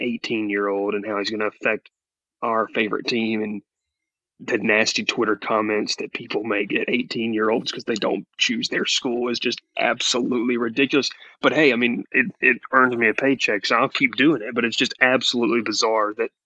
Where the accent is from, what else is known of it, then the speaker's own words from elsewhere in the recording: Columbus, Georgia, United States; I mean, one guy that's from my hometown of Columbus, Georgia, played at Auburn, Frank Thomas, he was a Baron for a year.